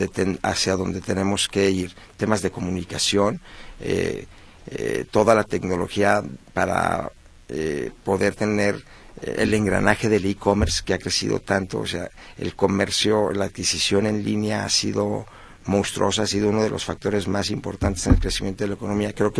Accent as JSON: {"language": "Spanish", "country": "Mexico", "said": "iba a decir nosotros como mexicanos"}